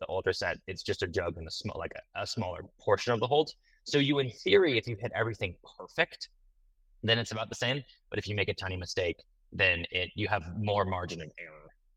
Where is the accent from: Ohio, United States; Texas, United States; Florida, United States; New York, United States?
Texas, United States; Dallas; So I grew up in Dallas. There is no mountains around me. It's like the probably the flattest place in the world.